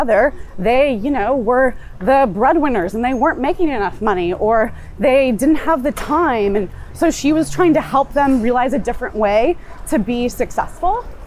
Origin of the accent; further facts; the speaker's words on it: Santa Monica, California, United States; born there; Okay, I was born in Santa Monica, California.